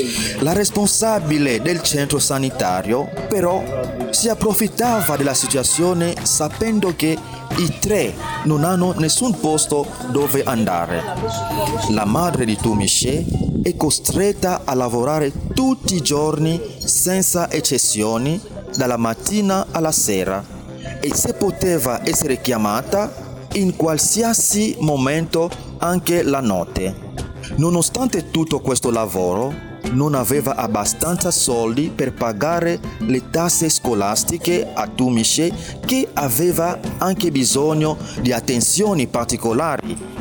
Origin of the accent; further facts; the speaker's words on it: DR Congo; now in Ibadan, Nigeria; Vengo dalla Repubblica Democratica del Congo e lavoro qui in Nigeria come missionario.